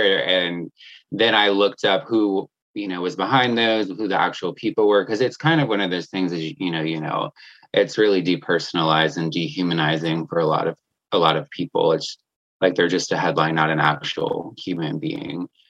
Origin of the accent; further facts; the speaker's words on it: Florida, United States; But, you know, Florida, growing up in Florida, I love it. I love Florida so much.